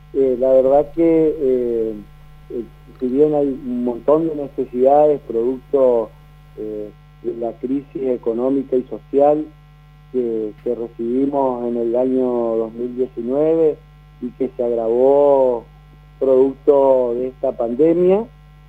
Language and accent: Spanish; Juan José Castelli, Chaco, Argentina; also born or lived in Buenos Aires; Yo soy de Juan José Castelli, me fui a estudiar a Buenos Aires, donde me recibí abogado. Volví a la provincia del Chaco